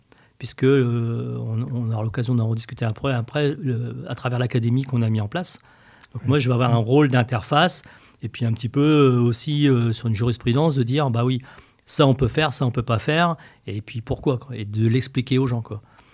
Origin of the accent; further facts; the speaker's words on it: Pont-Sainte-Maxence, Hauts-de-France, France; Et je suis originaire de Pont-Sainte-Maxence.